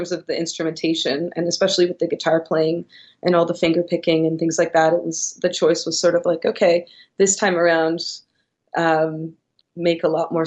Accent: Toronto, Ontario, Canada; now in Montreal, Canada; I grew up in Toronto and I live in Montreal now

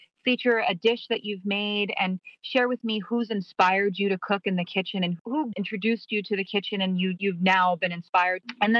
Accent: Guam; also born or lived in Germany; I moved from Germany. My dad was in the U.S. Army, and we moved when he retired from Germany to Guam in 1992.

